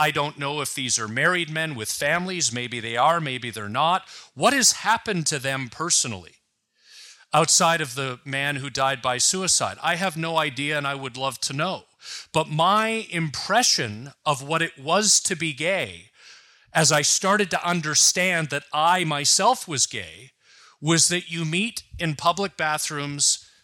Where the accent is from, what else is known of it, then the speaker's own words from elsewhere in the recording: Oakville, Ontario, Canada; Growing up in Oakville, I've joked that there was no homophobia in Oakville when I grew up there